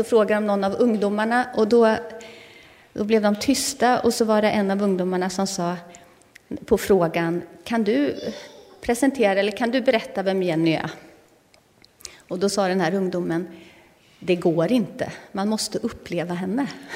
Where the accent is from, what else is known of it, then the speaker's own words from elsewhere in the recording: Karlskoga, Örebro County, Sweden; now in Lundsbrunn, Sweden; Så jag kommer från Karlskoga, men bor nu i Västergötland, i Lundsbrunn. Ja, och är nygift där också.